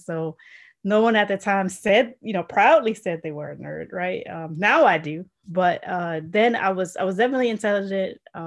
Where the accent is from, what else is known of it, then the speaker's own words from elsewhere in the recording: New Jersey, United States; I'm from the generation, I'm from New Jersey. I'm from the generation that played outside.